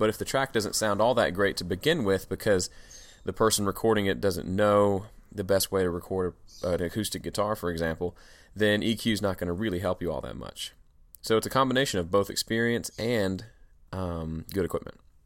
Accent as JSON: {"language": "English", "town": "Yazoo City", "region": "Mississippi", "country": "United States", "tie": "born or raised there", "said": "So I am broadcasting live from my hometown of Yazoo City, Mississippi, so eat your heart out."}